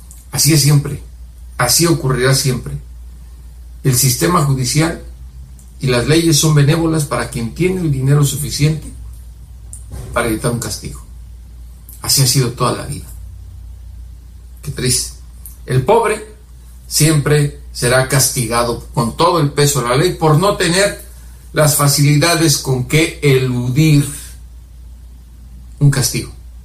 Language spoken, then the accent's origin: Spanish; Mexico; somos corresponsables muchos mexicanos